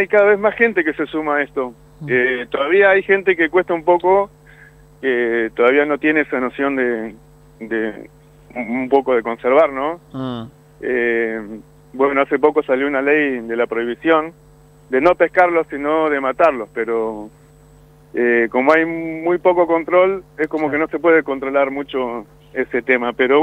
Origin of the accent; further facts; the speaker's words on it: Viedma, Río Negro, Argentina; nosotros somos de Viedma, Río Negro